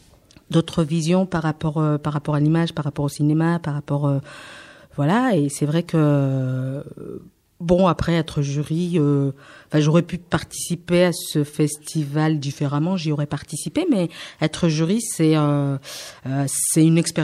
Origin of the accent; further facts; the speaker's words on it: Aubenas, Auvergne-Rhône-Alpes, France; donc je viens d'Aubenas aussi.